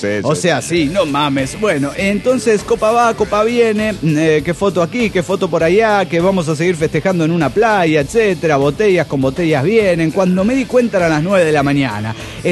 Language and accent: Spanish; Mexico; ¿y México es seguro? Yo siempre contestaba, la verdad no, pero mi pueblo aún parece estar bien.